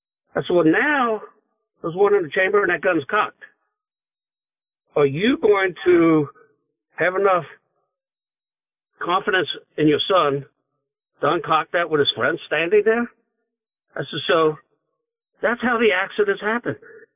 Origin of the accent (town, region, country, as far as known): Hamilton, Ohio, United States; born or raised there